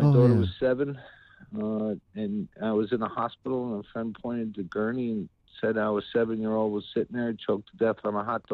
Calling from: New York, United States; I'm in New York right now.

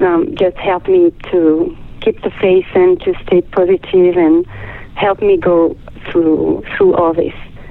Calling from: France; I'm calling you from France.

